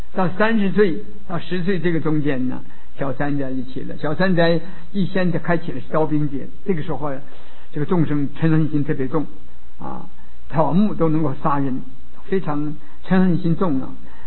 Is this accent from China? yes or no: yes; Changchun, Jilin, China; 民国三十五年的时候，我在我的家乡从东北的长春市啊，